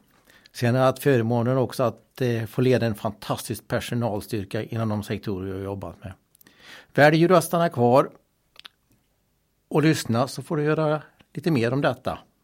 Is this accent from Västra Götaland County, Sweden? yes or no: yes; Falköping, Västra Götaland County, Sweden; born there; Jag är född i Falköping som barn.